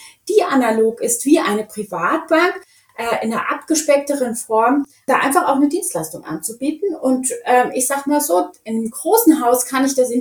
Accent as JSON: {"language": "German", "town": "Munich", "region": "Bavaria", "country": "Germany", "tie": "born or raised there", "said": "ich bin auf dem Oktoberfest aufgewachsen."}